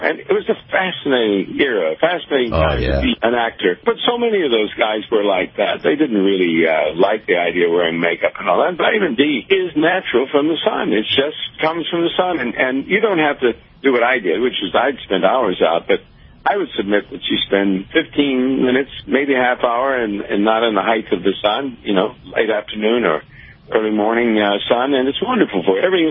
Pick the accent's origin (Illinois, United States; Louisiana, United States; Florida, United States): Florida, United States; and I'm from Florida, and I'm resident.